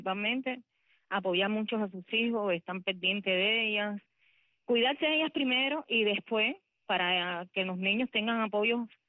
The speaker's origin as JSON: {"language": "Spanish", "country": "Cuba", "said": "Todas somos mujeres cubanas, todas pertenecemos a un pueblo, este país es de todas."}